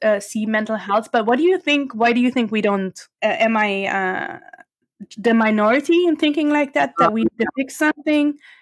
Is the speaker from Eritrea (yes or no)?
yes; Eritrea; you're from Jamaica, and I'm from Eritrea